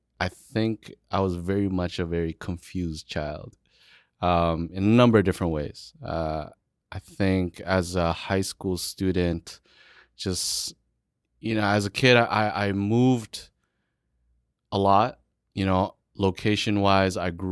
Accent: Toronto, Ontario, Canada; I was heavily influenced by hip-hop, you know, growing up in Rexdale. I later on got exposed to more house music in the Woodbridge area.

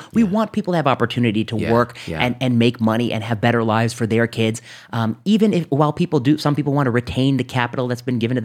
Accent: Indiana, United States; you know, I grew up in Northwest Indiana. And so I have, I think, a tremendous affinity for middle America and what it's like in some of these communities.

